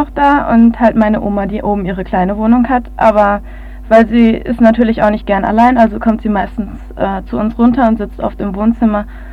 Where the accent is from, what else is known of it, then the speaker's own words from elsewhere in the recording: Halle, North Rhine-Westphalia, Germany; ich komme aus Halle, Westfalen. Das ist eine kleine Stadt am Teutoburger Wald. Und ich wohne in einer kleinen Siedlung vor der Stadt mit so 30, 40 Häusern. Und ich wohne auch mit meiner Familie und meiner Oma zusammen.